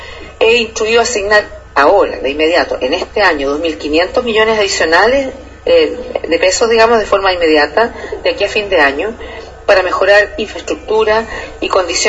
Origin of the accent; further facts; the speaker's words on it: Chile; la verdad que impresionan y generan dolor, ¿no?, como chilenos y chilenas.